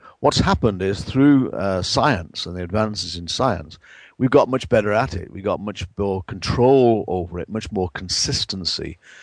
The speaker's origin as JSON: {"language": "English", "region": "England", "country": "United Kingdom", "said": "Back in my home country of England, hops were not used until relatively late"}